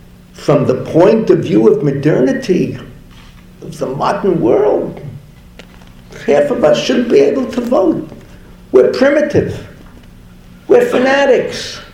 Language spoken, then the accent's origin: English; Bronx, New York, United States; from the Bronx originally.